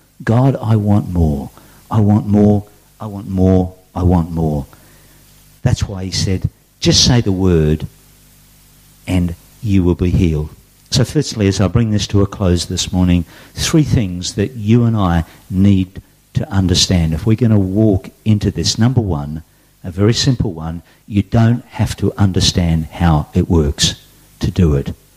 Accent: Perth, Western Australia, Australia; So as a young kid growing up in Perth, we used to have firecrackers, and I've missed them all these years.

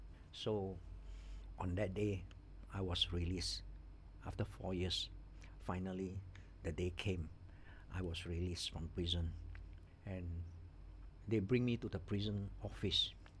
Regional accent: Penang, Malaysia; moved away as an adult; I was from Penang. Of course, I don't want to go back to Penang. I better go down to the city, to Kuala Lumpur, whereby nobody knows me. I have no friend, no relative. I took a bus, came down to KL.

